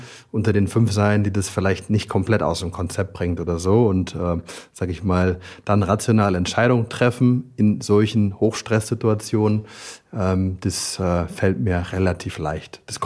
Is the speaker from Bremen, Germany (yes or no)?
yes; Bremen, Germany; moved away as an adult; now in Frankfurt, Germany; 38. Ich komme eigentlich aus Bremen. Bremen war mir dann irgendwann zu klein. Und dann bin ich vor circa 12 Jahren von Bremen nach Frankfurt gezogen